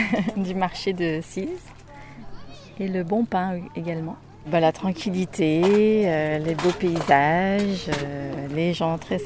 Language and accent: French; Certines, Auvergne-Rhône-Alpes, France; Alors moi, je suis un peu d'ici, j'ai grandi à Sertines, et j'ai pas mal de familles sur Grand Coran et sur Cise, donc je connaissais le coin.